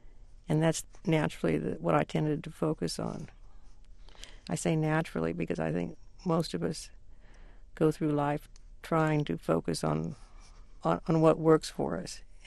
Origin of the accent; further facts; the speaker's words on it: the West, United States; You know, I grew up in the West, and we always had this theory that if you kept the snake in your eyeline, the snake wasn't going to bite you.